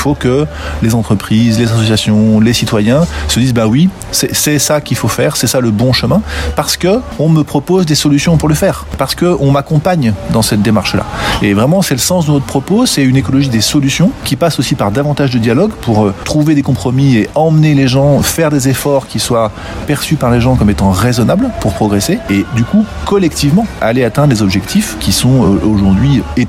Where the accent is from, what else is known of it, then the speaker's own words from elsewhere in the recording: Lyon, Auvergne-Rhône-Alpes, France; puisqu'on est lyonnais